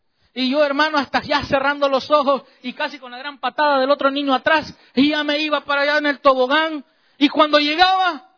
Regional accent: El Salvador; me llevaban a un parque allá en mi país, los que son del Salvador saben

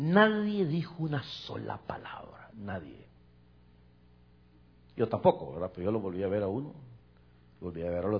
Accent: El Salvador; now in United States; hace muchísimos años, muchos años atrás, estábamos en mi país, en El Salvador, y mi mamá se vino para Estados Unidos.

